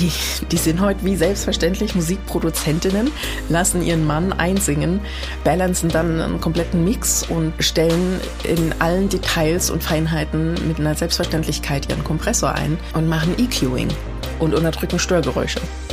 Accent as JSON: {"language": "German", "region": "East Germany", "country": "Germany", "tie": "born or raised there", "said": "ich bin ja in der DDR geboren und noch aufgewachsen."}